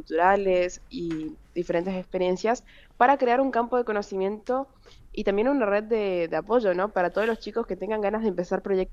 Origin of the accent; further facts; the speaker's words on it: Posadas, Misiones, Argentina; Yo soy de Posadas, soy una ciudad chiquitita dentro de todo, comparado con el mundo, ¿no? Que es un puntito verde entre Brasil, Paraguay y Argentina.